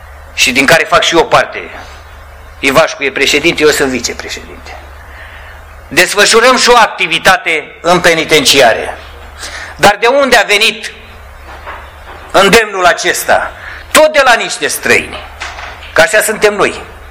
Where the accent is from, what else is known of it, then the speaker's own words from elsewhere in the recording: Oltenia, Romania; now in Ploiești, Romania; Vin din Ploiești, dar sunt din Oltenia.